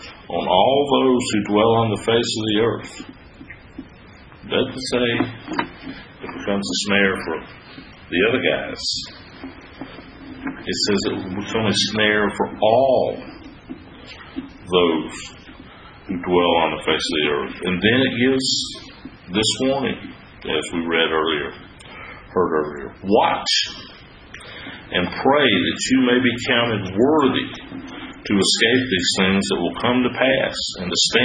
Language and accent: English; Southern United States, United States; poor English, but hey, I'm a Southerner, might as well fit the stereotype